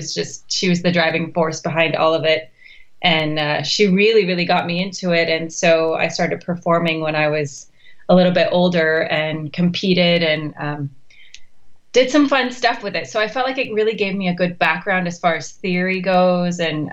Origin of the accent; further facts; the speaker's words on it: Manila, National Capital Region, Philippines; moved away as an adult; also born or lived in Chicago / Hong Kong; And then from there, about a year later, we moved to Manila, capital of the Philippines. And then I lived there until I went to college.